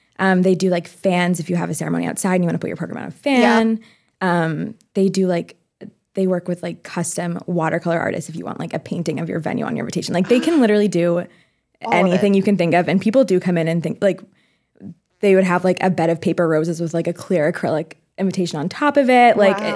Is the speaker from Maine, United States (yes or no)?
yes; Maine, United States; I'm from Maine originally, mm-hmm. And my family still lives there.